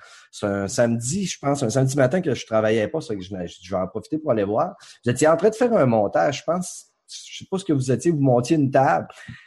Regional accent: Quebec, Canada; accent: Saguenay; moi, en plus, j'ai mon accent du Saguenay, puis, tu sais, mon accent du Saguenay, moi, je l'entends pas. Sauf que quand je me réécoute, là, je l'entends, mon accent du Saguenay. Puis, étant donné que je reste plus au Saguenay, ça fait environ 4-5 ans

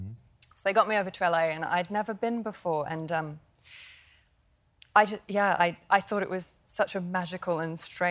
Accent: Australia; I am Australian

